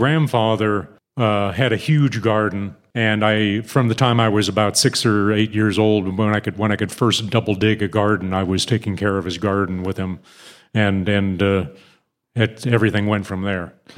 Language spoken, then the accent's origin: English; Pennsylvania, United States; Probably for the folks outside of the United States, the thing that would be most identifiable would be Pittsburgh.